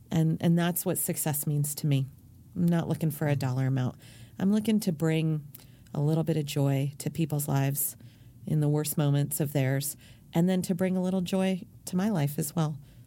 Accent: California, United States; Look, I grew up in Silicon Valley, right? I've known billionaires my whole life.

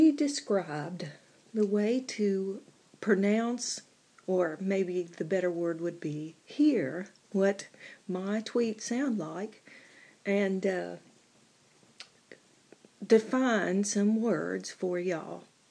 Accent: West Virginia, United States; accent: Brooklyn with a hick overtone; My mother and father are from New York City, and of course I grew up here in West Virginia, and I cannot pronounce some words because of my mother and father.

